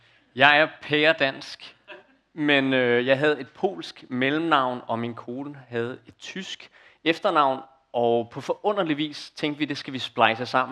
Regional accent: Copenhagen, Capital Region of Denmark, Denmark; accent: Copenhagen; Jeg er fra København.

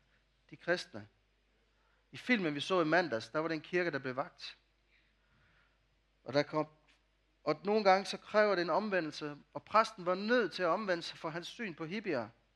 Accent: Jutland, Denmark; Og nu er jeg jo jyde.

